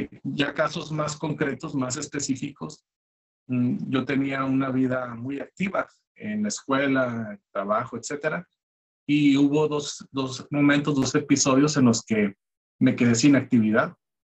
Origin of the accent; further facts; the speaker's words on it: Ciudad Obregón, Sonora, Mexico; Soy de Ciudad Obregón, Sonora, en México. Tengo 37 años. Soy casado, tengo dos hijos y soy ingeniero industrial